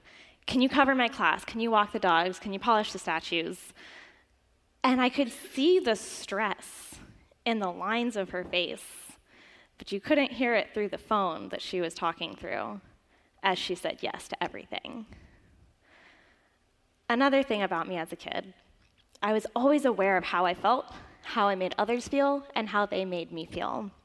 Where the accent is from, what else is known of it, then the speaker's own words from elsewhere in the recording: Sebastian, Florida, United States; It was in the small town of Sebastian, Florida, that I was born and raised on an ashram